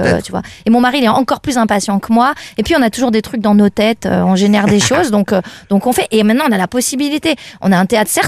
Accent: Occitanie, France; born or raised there

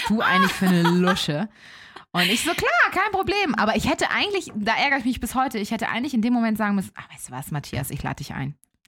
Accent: Elmshorn, Schleswig-Holstein, Germany; aus Elmshorn, wo ich herkomme.

